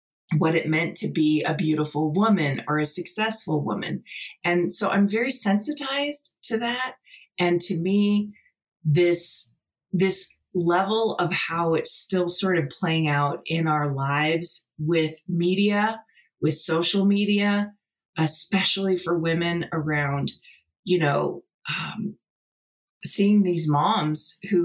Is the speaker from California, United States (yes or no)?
yes; California, United States; I grew up in California, and you know, there's pockets, of course